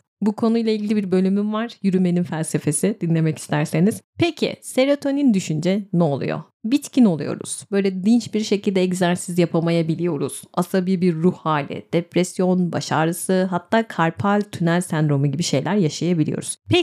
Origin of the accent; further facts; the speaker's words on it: İzmir, Turkey; Ankaralı değilim, İzmirliyim ama ben Ankara'ya bayılıyorum.